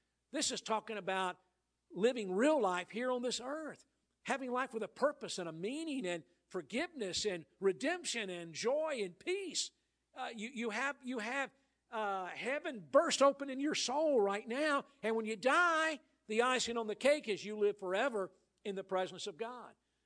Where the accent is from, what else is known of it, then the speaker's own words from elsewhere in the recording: Georgia, United States; Now, I remember as a kid growing up in Georgia, I'd hear pastors hold up the Bible and say, this Bible is so easy to understand, anybody can understand it.